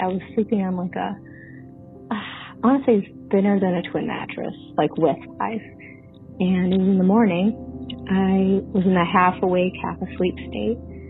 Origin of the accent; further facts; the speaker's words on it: New York, United States; from New York, and I believe I have a guardian angel story.